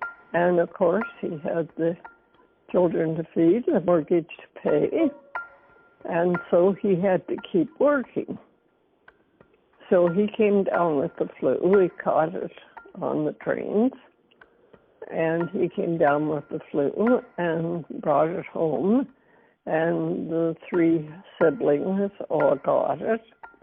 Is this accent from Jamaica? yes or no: no; Winnipeg, Manitoba, Canada; born there; I was born on April the 24th, 1919, in Misericordia Hospital in Winnipeg, in the middle of the Spanish flu.